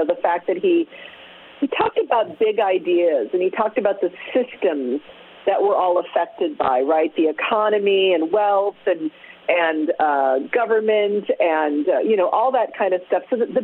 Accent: Dayton, Ohio, United States; born there; I was born in Dayton, Ohio, so I'm really happy to be talking to the Midwest.

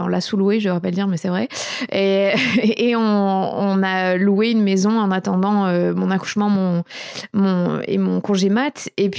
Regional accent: Bordeaux, Nouvelle-Aquitaine, France; En fait, donc, j'ai grandi à Bordeaux. Donc déjà, j'ai tous mes repères, mes attaches ici.

